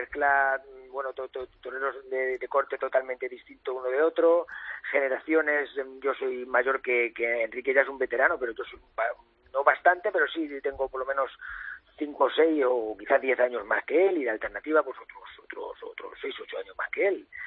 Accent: Region of Murcia, Spain; me siento muy orgulloso de todo lo que pasa en mi tierra, y como siempre sí dije, no me salgo un poco del guión de que si los murcianos me necesitaban, volvería a torear

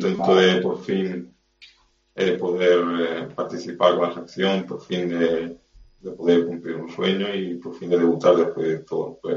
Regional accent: L'Hospitalet de Llobregat, Catalonia, Spain; also born or lived in Barcelona; Sí, ya nací en Barcelona y me crió exactamente en Hospitalet. Hospitalet es el barrio que me crió.

